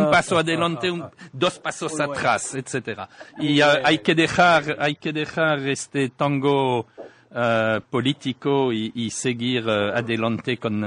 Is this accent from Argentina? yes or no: no; France; accent: French; Spanish is a second language; y vuelvo a decirlo con mi acento francés, al carajo